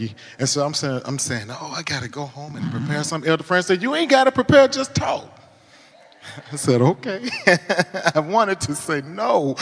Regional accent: Little Rock, Arkansas, United States; I came from Little Rock, Arkansas.

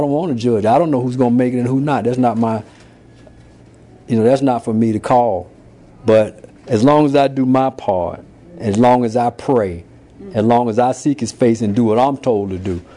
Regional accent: Birmingham, Alabama, United States; I'm just from Birmingham, Alabama.

